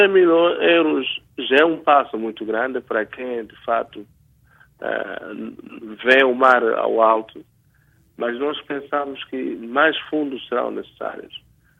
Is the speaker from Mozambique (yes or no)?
yes; Mozambique; para nós como moçambicanos